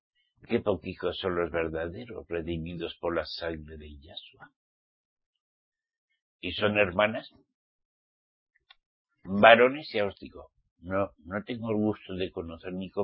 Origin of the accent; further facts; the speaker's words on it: Basque Country, Spain; born there; Es que soy europeo, ¿saben? Bueno, yo nací en el País Vasco, comprenden.